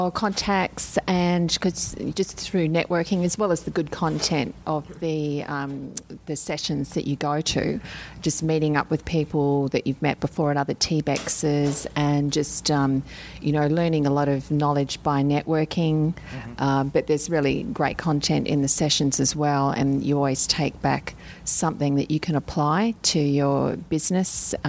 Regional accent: Brisbane, Queensland, Australia; also born or lived in Sydney / Darwin; I'm from Brisbane, Australia, but I was initially born in Sydney, and I've lived in Darwin as well, but I reside back in Brisbane, in our Sunshine State.

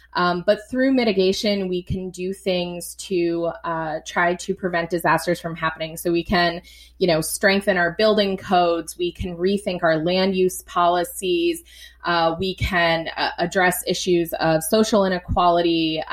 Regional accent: New England, United States; I grew up in New England, and we just never had a disaster that size.

